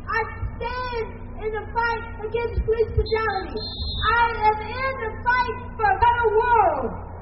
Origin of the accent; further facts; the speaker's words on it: Washington, District of Columbia, United States; I'm from Washington, D.C.